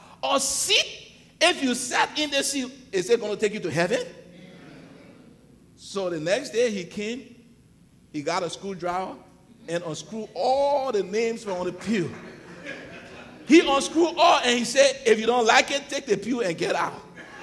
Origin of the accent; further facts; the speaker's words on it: Liberia; my church, I grew up in Liberia, right? It's a Baptist church.